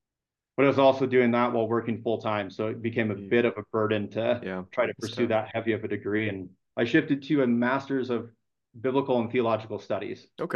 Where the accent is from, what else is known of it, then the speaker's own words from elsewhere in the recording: Midwest, United States; dating back to when I was born, it was a Christian family. That's how I was raised in the Midwest.